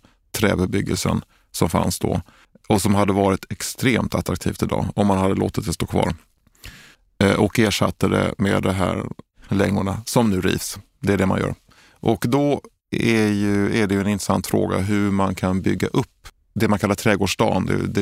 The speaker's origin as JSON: {"language": "Swedish", "region": "Skåne", "country": "Sweden", "moved": "yes", "lives_now": "Stockholm, Sweden", "said": "jag kommer från Skåne och flyttade hit på 90-talet."}